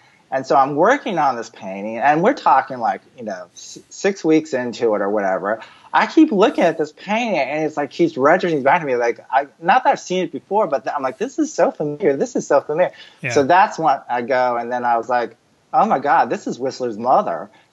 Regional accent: the South, United States; and I'm from the South, so I'm gonna slaughter names

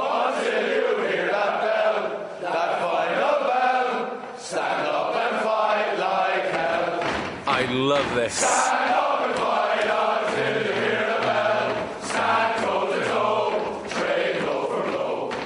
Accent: Wales, United Kingdom; I'm just happy I'm Welsh right now.

